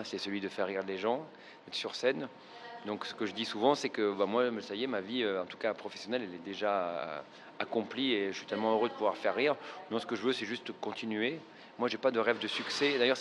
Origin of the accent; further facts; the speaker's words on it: Avignon, Provence-Alpes-Côte d'Azur, France; Avignon, déjà, c'est ma ville natale. Moi, je suis né à Avignon, donc c'est particulier. Mes parents, d'ailleurs, habitent toujours ici, donc j'ai fait mes études dans Avignon, au lycée.